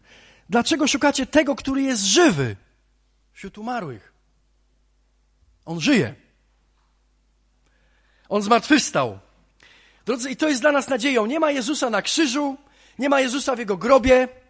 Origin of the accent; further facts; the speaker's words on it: Bydgoszcz, Kuyavian-Pomeranian Voivodeship, Poland; pochodzę z Bydgoszczy.